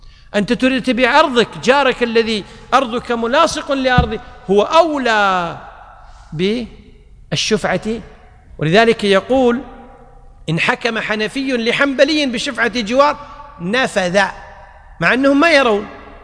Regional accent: Egypt; فتزوج بما يسمى عندنا في مصر يسمونه العقد العرفي

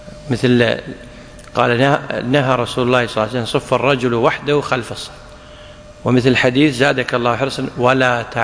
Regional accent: Kuwait; لذلك عندنا في الكويت المفتى به

